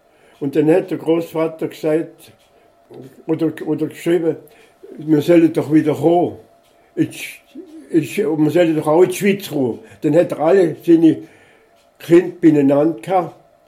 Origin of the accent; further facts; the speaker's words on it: Lemnitz, Thuringia, Germany; bis zum 6. Lebensjahr bin ich draußen geboren worden in Deutschland. Und zwar in einem kleinen Dorf mit, ja, ich glaube, um die 100 Einwohner. Und ich habe sehr gute Erinnerungen daran, wenn ich dann in dem Lemnitz aufgewachsen bin.